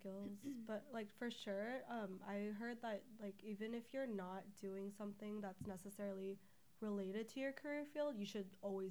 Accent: Lake Oswego, Oregon, United States; also born or lived in Diamond Bar, United States; I'm from Portland, but I'm from Lake Oswego, which is heavily populated with white folks.

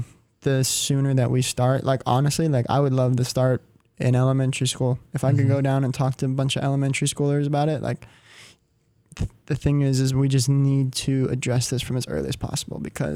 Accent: Highlands Ranch, Colorado, United States; I'm from Highlands Ranch, Colorado.

